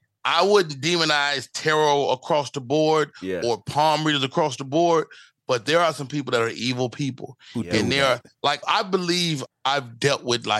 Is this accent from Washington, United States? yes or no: no; Chicago, Illinois, United States; growing up in Chicago, you really would be like, hey, man, stop playing.